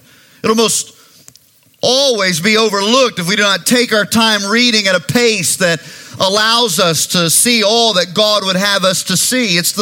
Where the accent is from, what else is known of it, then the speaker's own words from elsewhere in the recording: North Carolina, United States; We grew up in Gaston County, and so we live not too far from McAdenville.